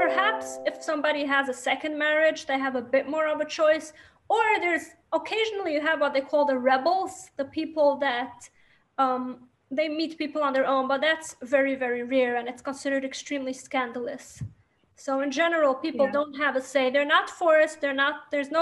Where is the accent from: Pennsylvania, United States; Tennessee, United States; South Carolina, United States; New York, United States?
New York, United States; first language Yiddish; English is a second language; I'm from New York, but I speak Yiddish as a first language.